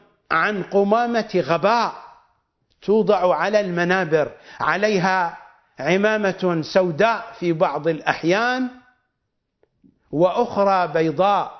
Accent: Iraq; عندنا في العراق وحتى في خارج العراق

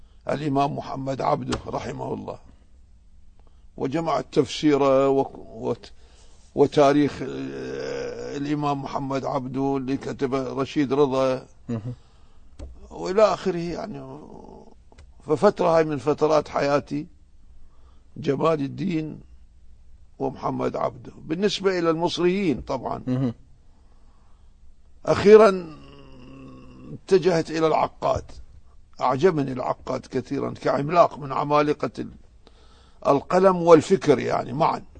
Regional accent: Najaf, Najaf Governorate, Iraq; بكثرة متداولة عندنا في النجف، في مكتباتنا الخاصة بكثرة

